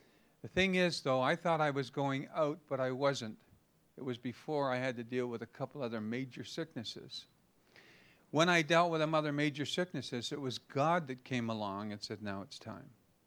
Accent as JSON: {"language": "English", "region": "England", "country": "United Kingdom", "said": "Now, I'm English, and we were in places that there, honestly, there are people who cannot speak a word of English."}